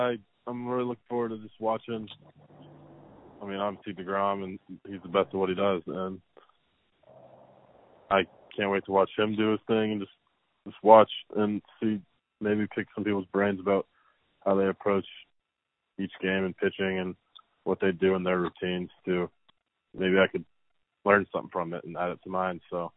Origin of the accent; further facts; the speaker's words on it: Atlanta, Georgia, United States; I grew up watching like Maddux and Smoltz because, you know, I'm from Atlanta.